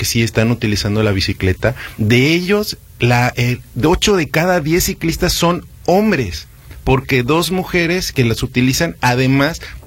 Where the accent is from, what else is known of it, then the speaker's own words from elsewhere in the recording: Guadalajara, Jalisco, Mexico; Yo creo que como tapatías, tenemos que concientizarnos de que el espacio público no es nada más del automóvil